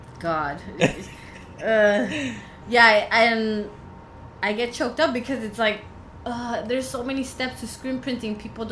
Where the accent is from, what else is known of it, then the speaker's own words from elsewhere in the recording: Highland Park, California, United States; Franklin. I grew up in Highland Park.